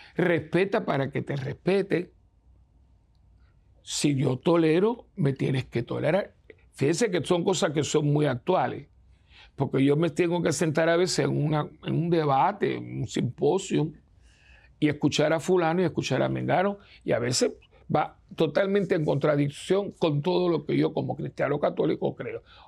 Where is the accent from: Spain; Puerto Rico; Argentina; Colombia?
Puerto Rico; Yo soy un curita de Puerto Rico que viene con mucho amor a compartir con ustedes mis reflexiones.